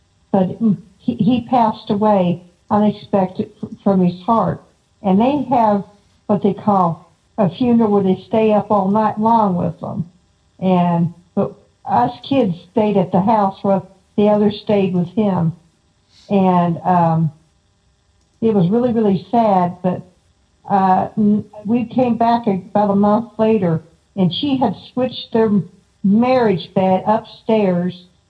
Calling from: Ohio, United States; Hi, I called before. … from Ohio.

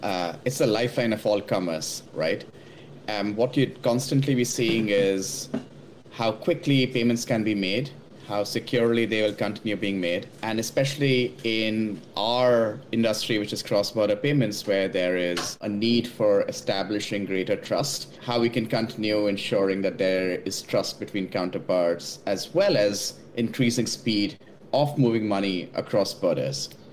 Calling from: Mumbai, Maharashtra, India; I'm in Mumbai today.

